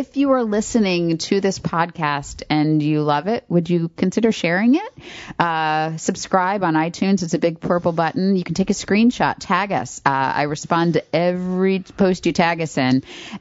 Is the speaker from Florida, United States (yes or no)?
yes; Florida, United States; I grew up in Florida. You grew up here in North Carolina. I grew up with storms